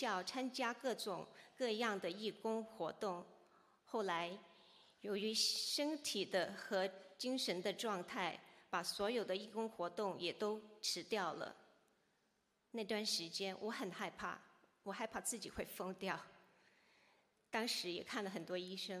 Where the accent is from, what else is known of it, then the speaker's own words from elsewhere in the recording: Texas, United States; 我是来自德州的